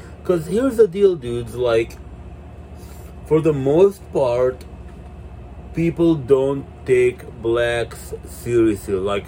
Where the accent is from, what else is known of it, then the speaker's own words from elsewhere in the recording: Mountain View, California, United States; And, you know, I told her I'm from Mountain View and shit like that.